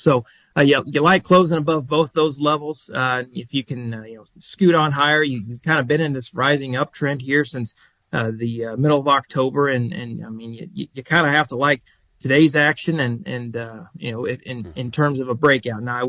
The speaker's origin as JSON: {"language": "English", "region": "Nebraska", "country": "United States", "tie": "born or raised there", "said": "But I grew up in South Central Nebraska down there, close to Hastings, Grand Island, Kearney area down there in the Tri-Cities. And growing up, we grew up on a farm."}